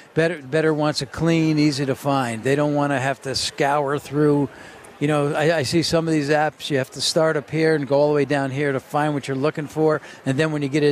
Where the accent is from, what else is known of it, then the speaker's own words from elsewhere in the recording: Poughkeepsie, New York, United States; now in Las Vegas, United States; I've been in Las Vegas for 46 years, originally from Poughkeepsie, New York.